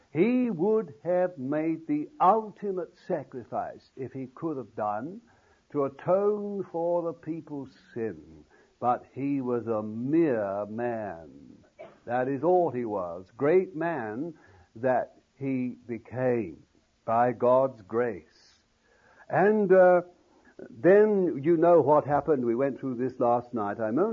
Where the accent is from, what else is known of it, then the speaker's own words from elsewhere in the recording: London, United Kingdom; born there; when I was born in London, they used to call it fist sometimes